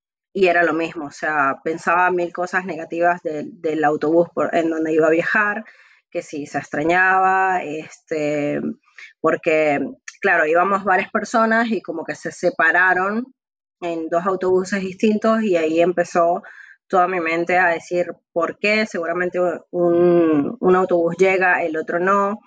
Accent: Venezuela; also born or lived in Italy; desde la primera vez que emigramos de Italia a Venezuela hasta más o menos mi adolescencia, la situación en casa no era tan normal

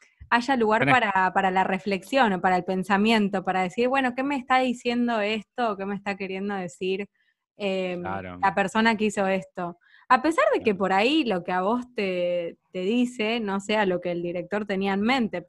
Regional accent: Argentina; el primer, digamos, cine que yo, siendo argentina, que yo consumo de chiquita, es el que viene de Estados Unidos.

